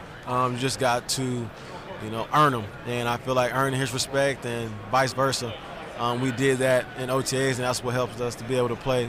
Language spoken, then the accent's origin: English; Illinois, United States; I grew up in Illinois, so that was as a Big Ten as it got.